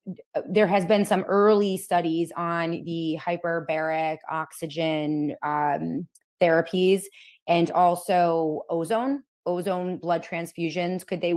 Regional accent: Rochester, New York, United States; groups here in Rochester, New York, to save people and get them out of hospitals right here in my hometown.

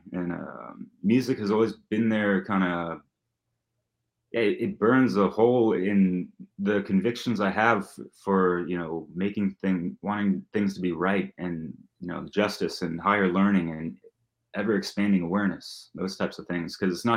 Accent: San Francisco, California, United States; Growing up in the Bay Area of San Francisco, there's more artists than I can name

